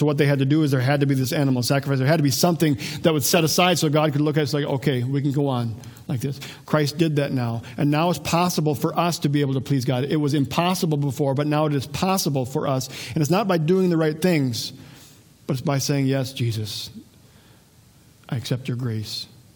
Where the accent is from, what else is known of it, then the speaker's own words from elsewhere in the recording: Wadena, Minnesota, United States; You know, when I was growing up in Wadena, there was great conflict between the wrestlers and the hockey players.